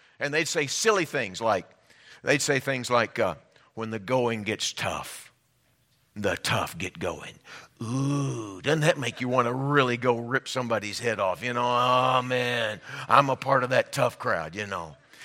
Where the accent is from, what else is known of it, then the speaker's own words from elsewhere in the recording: Texas, United States; We grew up in Texas, all right? Can we just go ahead and get that established?